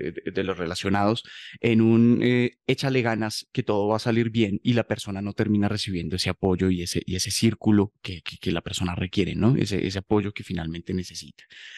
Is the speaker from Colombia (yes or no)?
yes; Colombia; para crear conciencia acerca de esto que nos está afectando, primero como jóvenes, segundo también como colombianos